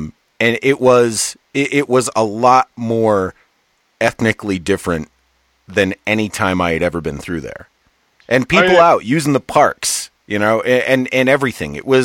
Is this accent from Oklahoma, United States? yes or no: no; Michigan, United States; So very, and we're both from Michigan.